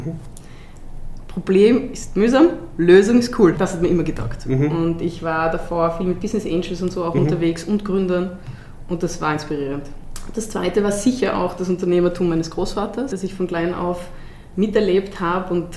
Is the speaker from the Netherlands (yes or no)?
no; Vienna, Austria; Ich bin aus Wien. Ich bin in Wien geboren.